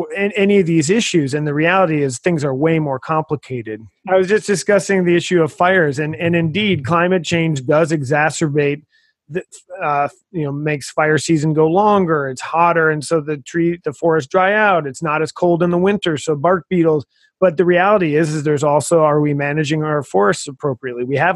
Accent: Minnesota, United States; one of my favorite parts of the world is my home state of Minnesota.

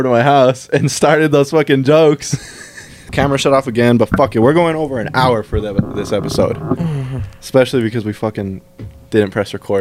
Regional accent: California, United States; he's from the Philippines, and I'm from California

